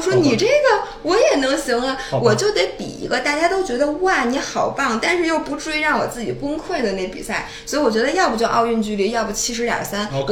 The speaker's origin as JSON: {"language": "Chinese", "country": "China", "said": "我既能满足我作为一个中国人的中国胃的这种平时的这个习惯"}